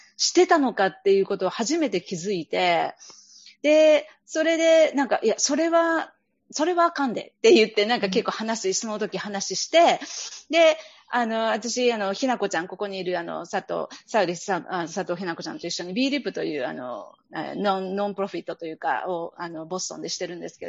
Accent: Osaka, Japan; いや、うち大阪なんですけれども

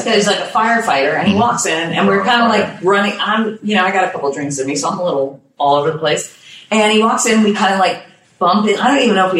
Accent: United States; Sorry, I'm American.

